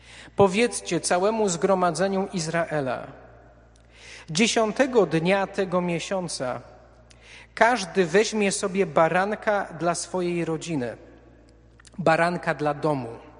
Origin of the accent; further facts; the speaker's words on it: Silesian Voivodeship, Poland; I mimo uzasadnień, które od dziecka znam, bo wychowałem się na Śląsku Cieszyńskim